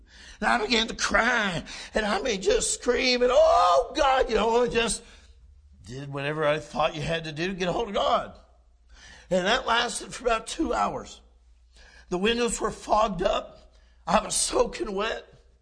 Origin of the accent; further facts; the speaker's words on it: California, United States; I joined them. I was from California. And they looked at me like, what are you doing here?